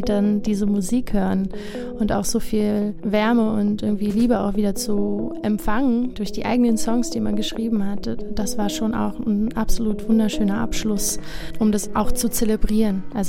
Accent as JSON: {"language": "German", "region": "Berlin", "country": "Germany", "said": "Ich komme aus Berlin"}